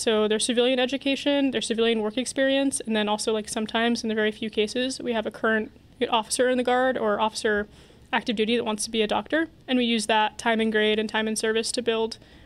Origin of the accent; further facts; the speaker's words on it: Washington, United States; born there; Washington's board is before Oregon's board, and also I was born in Washington.